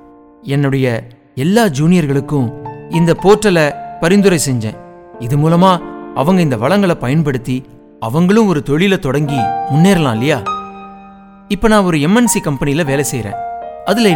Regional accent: Chennai, Tamil Nadu, India; நான் சென்னையில் வளர்ந்தவன்.

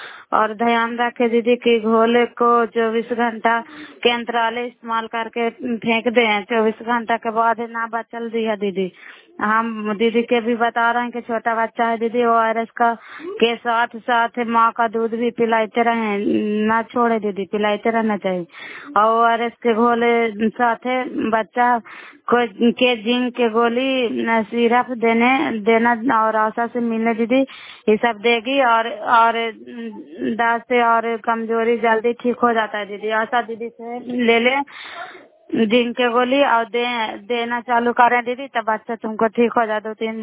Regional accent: Bihar, India; नालंदा जिला कराई ब्लॉक के निवासी हूँ।

